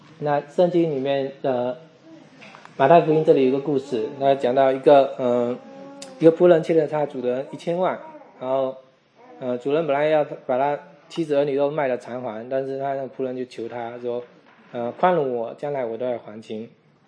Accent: China; 我们中国人不太喜欢说这个

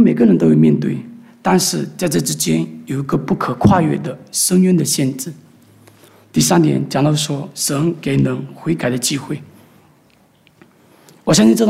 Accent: China; 我们知道我们都是来自于中国，我们在中国的文化里面，我们很忌讳谈论死亡

